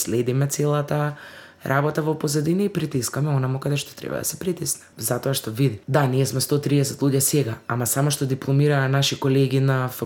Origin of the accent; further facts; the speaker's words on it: Kumanovo, Northeastern, North Macedonia; Јас лично доаѓам од Куманово. Немам проблем со тоа да работам во градот од кој потекнув.